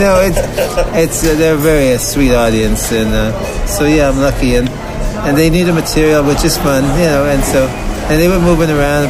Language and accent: English; Detroit, Michigan, United States; I'm born and bred in Detroit